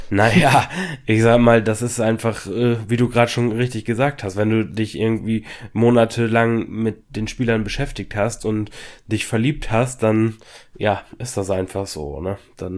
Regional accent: Lower Saxony, Germany; born there; ich bin gebürtiger Ostfriese

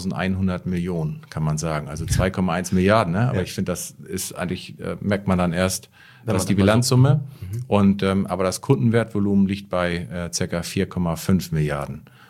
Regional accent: Schleswig-Holstein, Germany; Flensburg, auch in meiner alten Heimat da oben, Südtondern.

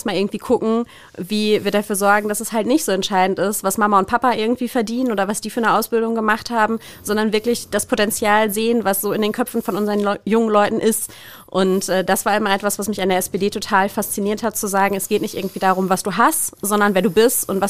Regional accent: Castrop-Rauxel, North Rhine-Westphalia, Germany; Ich bin in Castrop-Rauxel aufgewachsen, lebe da auch heute

